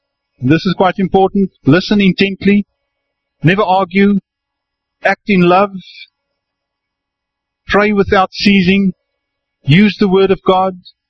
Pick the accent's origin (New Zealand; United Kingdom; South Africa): South Africa; And I say, "La, Habibi, no, I'm South African. Bafana Bafana, no Mandela."